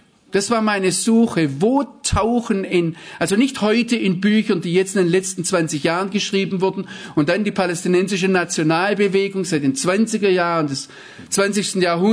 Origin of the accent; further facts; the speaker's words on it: Baden-Württemberg, Germany; ich wünsche mir, dass ich so frei in Israel wohnen darf, als Schwabe